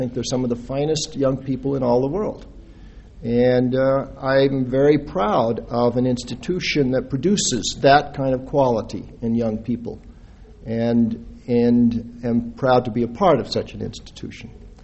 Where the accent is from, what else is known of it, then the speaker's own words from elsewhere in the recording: Idaho, United States; also born or lived in Wyoming; was born in the Bighorn Basin, which is in the provinces of Mormonism, and as a child moved to the Boise Valley with my parents, which was also the provinces of Mormonism.